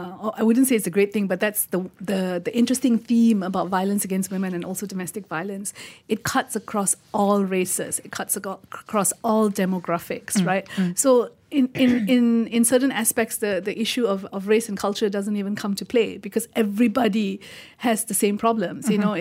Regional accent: India; I mean, we all three of us here, we're all Indian.

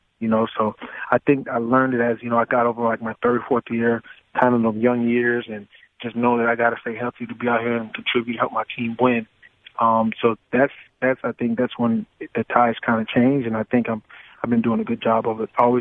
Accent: Florida, United States; You know, growing up in Florida, that's the culture.

